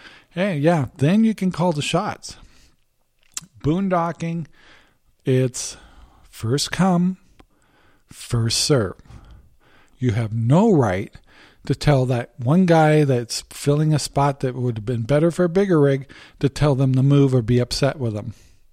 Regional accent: Washington, United States; I'm from Washington. It was like 11 days it's been raining in a row. Yeah, that's Washington.

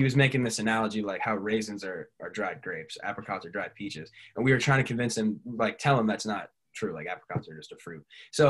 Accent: Bangor, Maine, United States; And I did a small show in my hometown or near my hometown, Bangor, Maine.

